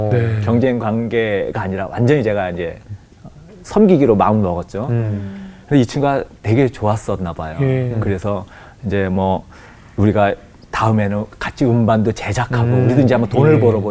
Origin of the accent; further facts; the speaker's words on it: Seoul, South Korea; born there; 전 태어나기도 서울에서 태어났는데 가서 이제 시골에서 시골 생활을 한 거예요.